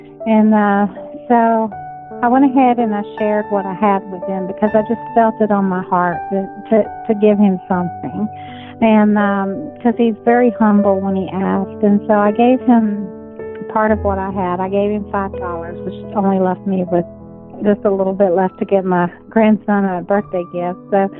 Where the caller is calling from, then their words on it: Roanoke, Virginia, United States; I'm calling from Roanoke, Virginia, to just share a miracle that happened the other day.